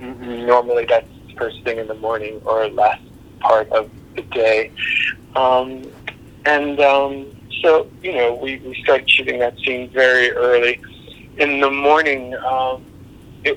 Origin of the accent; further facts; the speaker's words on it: New York City, New York, United States; I grew up in New York City